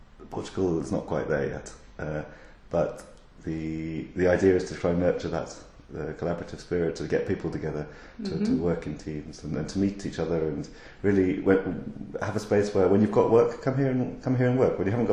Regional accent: United Kingdom; I'm British

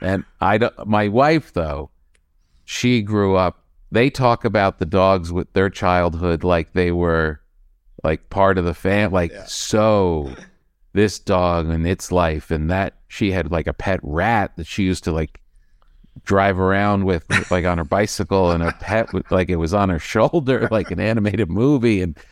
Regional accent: East Coast, United States; now in West Coast, United States; you know, we're from the East Coast.

